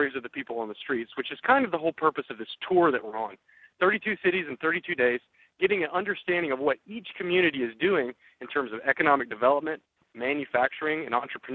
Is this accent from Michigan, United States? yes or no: no; Georgia, United States; And if you look at my home state of Georgia, where there is no General Motors anymore